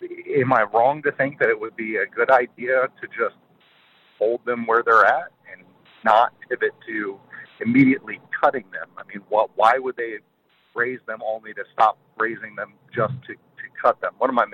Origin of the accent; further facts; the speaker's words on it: Ohio, United States; I'm from Ohio.